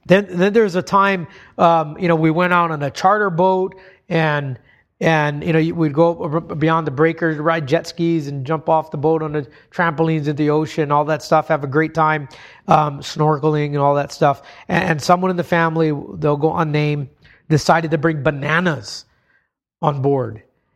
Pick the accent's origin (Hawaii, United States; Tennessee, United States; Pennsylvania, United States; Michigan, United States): Hawaii, United States; Again, I grew up in Hawaii. It's a place with pagan roots